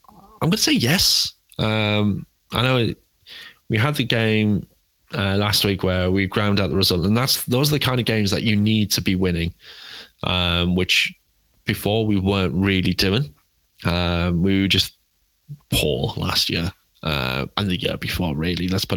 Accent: England, United Kingdom; I'm English and I like my 4-4.

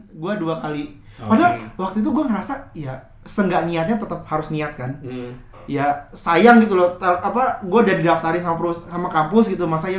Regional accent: Lampung, Indonesia; now in Bandung, Indonesia; Enggak, gue di Lampung.

